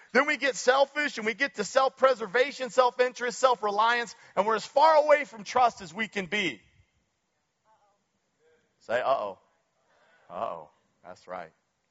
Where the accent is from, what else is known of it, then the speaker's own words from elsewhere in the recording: Nikiski, Alaska, United States; I'm from Nikiski, guys. Cut me some slack.